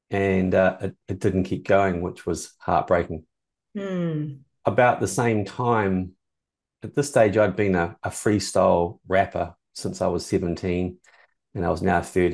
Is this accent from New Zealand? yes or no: yes; New Zealand; I'm a white guy. and clearly I'm not American, you know, so, you know, taking myself over there by myself was pretty daunting.